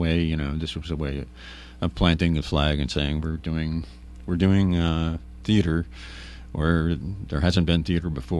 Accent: Vermont, United States; So Lost Nation is an area near where I grew up in Vermont.

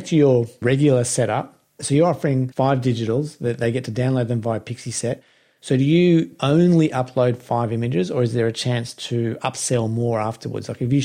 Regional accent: Australia; speaking as an Aussie, and we have a summertime Christmas

